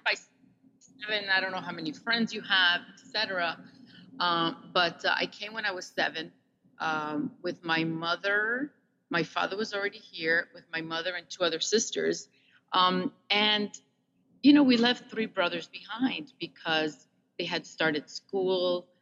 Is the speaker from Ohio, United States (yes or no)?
no; Hackensack, New Jersey, United States; I grew up in Hackensack, New Jersey, went through the school system there